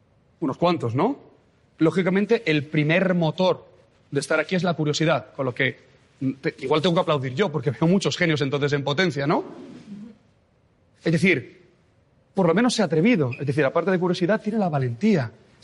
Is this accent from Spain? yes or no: yes; Móstoles, Community of Madrid, Spain; soy un tipo normal que le gusta hacer cosas que le apasionan. Yo soy de Móstoles.